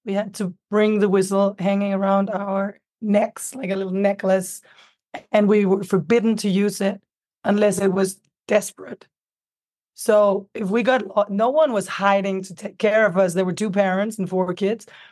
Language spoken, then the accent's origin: English; Copenhagen, Capital Region of Denmark, Denmark; I grew up in Copenhagen, Denmark, and my grandmother is Swedish.